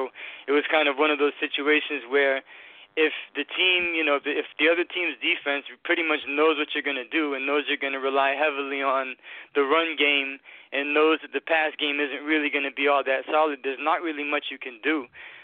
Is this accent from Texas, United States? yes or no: no; New Bedford, Massachusetts, United States; now in Tampa, United States; I live in Tampa now. I'm originally from New Bedford, like I mentioned last time.